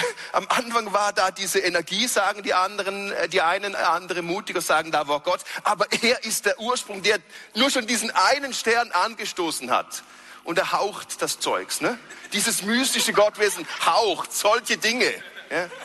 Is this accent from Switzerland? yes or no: yes; Switzerland; ich bin Schweizer